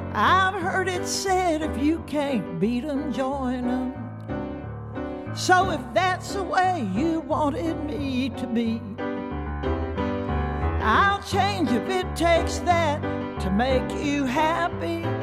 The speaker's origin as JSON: {"language": "English", "town": "Vinton", "region": "Louisiana", "country": "United States", "tie": "born or raised there", "also_born_or_lived": "Orange, Texas", "said": "I was born in Orange, Texas, and raised in Vinton, Louisiana, where all my people were in Louisiana."}